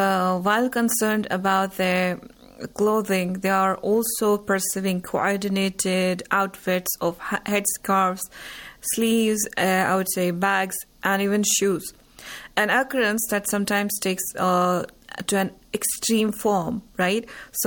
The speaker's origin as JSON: {"language": "English", "region": "Jammu and Kashmir", "country": "India", "moved": "yes", "lives_now": "Iran"}